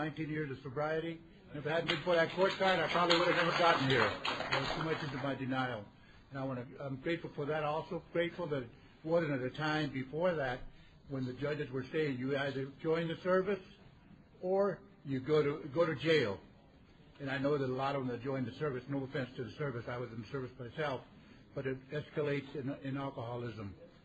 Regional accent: Downey, California, United States; I'm an alcoholic, grateful alcoholic. I'm from Downey, California, and I'm very grateful to be here

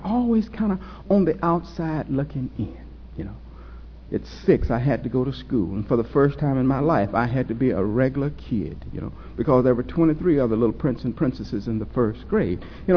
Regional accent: Wagoner, Oklahoma, United States; born there; Well, I was born in Wagner, Oklahoma in 1938

